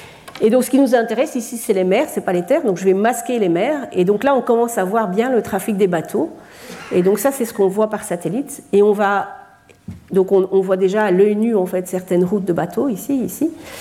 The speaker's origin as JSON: {"language": "French", "country": "Belgium", "said": "Donc, je suis belge, hein, donc c'est pour ça que l'image me parle beaucoup."}